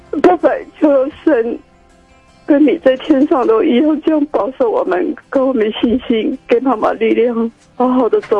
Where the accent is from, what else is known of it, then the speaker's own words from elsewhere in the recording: Fujian, China; 我们是南方人，我们是算是应该在福建。